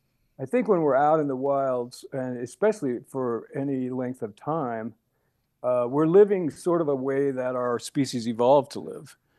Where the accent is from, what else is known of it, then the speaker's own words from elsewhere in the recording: Salt Lake City, Utah, United States; I was no longer surrounded by the mountains that I grew up with in Salt Lake City.